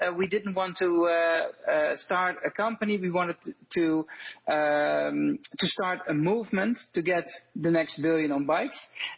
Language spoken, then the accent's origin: English; Amsterdam, North Holland, Netherlands; English is a second language; I'm from Amsterdam, capital of the Netherlands.